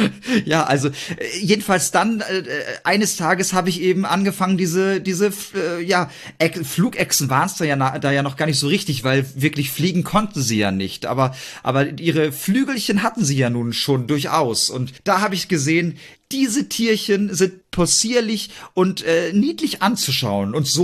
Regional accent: Kreuzhain, Germany; Ich selbst bin ja in einem ganz kleinen Dorf aufgewachsen, das heißt Kreuzhain. Das ist gar nicht weit von Dornenheim entfernt. Und da habe ich dann bei meinen Eltern in recht bescheidenen Verhältnissen gelebt.

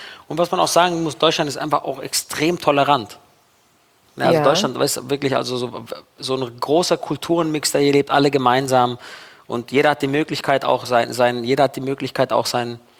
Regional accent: Italy; German is a second language; Bei uns in Italien ja auch

